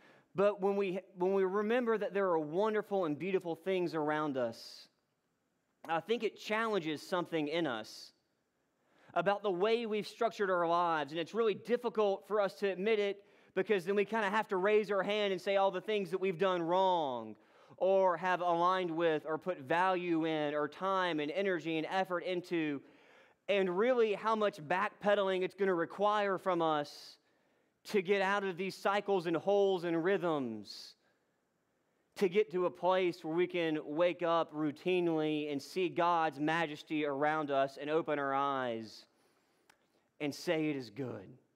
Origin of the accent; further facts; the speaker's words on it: Georgia, United States; And I thought I knew mountains growing up in North Georgia and visiting Asheville and all of those things.